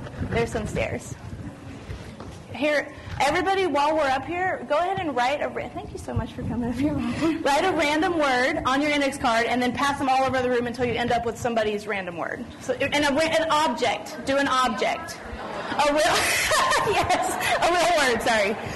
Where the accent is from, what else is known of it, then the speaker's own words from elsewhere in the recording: Texas, United States; She's just discovering I'm from Texas. She's like, how can you be from Texas?